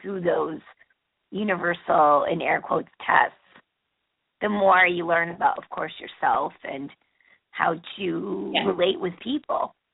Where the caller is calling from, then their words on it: New York, United States; I'm calling from New York.